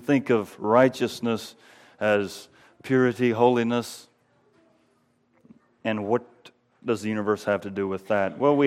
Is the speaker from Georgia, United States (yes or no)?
yes; Georgia, United States; now in Pennsylvania, United States; I'm from Georgia, live in the country, and so I'm not used to having lots of obstacles right on the road